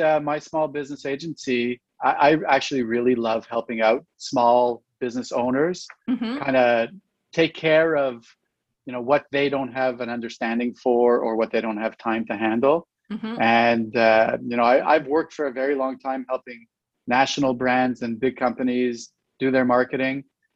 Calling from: Montreal, Quebec, Canada; I'm located here in the West Island of Montreal in beautiful Quebec.

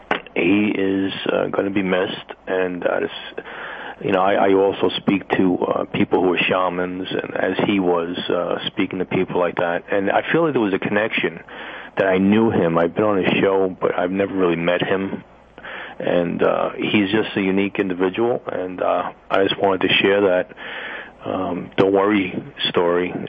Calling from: New York City, New York, United States; New York City.

